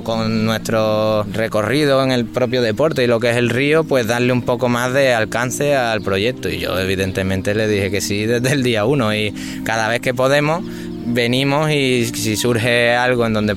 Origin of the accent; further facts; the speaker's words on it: Seville, Andalusia, Spain; soy de aquí de Sevilla